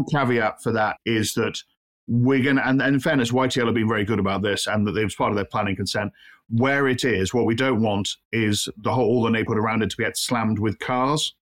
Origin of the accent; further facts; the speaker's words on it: Wirral, North West England, United Kingdom; I'm from the Wirral. So the Wirral's basically got two bits to it. One bit of it's Birkenhead, which has a Scouse accent. And the other bit's got more of a Cheshire accent